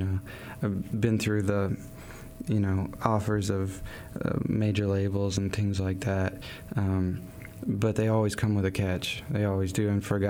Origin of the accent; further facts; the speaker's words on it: Hickory Creek, Arkansas, United States; I grew up in Hickory Creek, which is about half an hour from Fayetteville. And I went to Springdale High School.